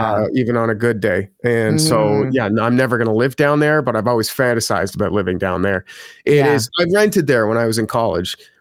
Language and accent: English; Ottawa, Ontario, Canada; Yeah, man, it's great to be back in my hometown of Ottawa.